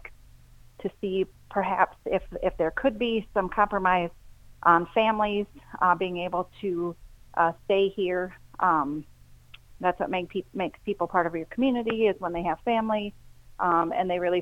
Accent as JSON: {"language": "English", "town": "Lewiston", "region": "Minnesota", "country": "United States", "said": "I am from Lewiston, Minnesota. I farm with four of my brothers in a partnership here in southeastern Minnesota."}